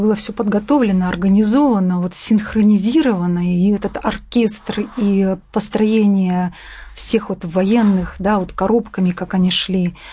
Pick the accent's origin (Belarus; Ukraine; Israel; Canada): Belarus; now in Omsk, Russia; И мы, как бы омские белорусы, вот, состоялось такое действие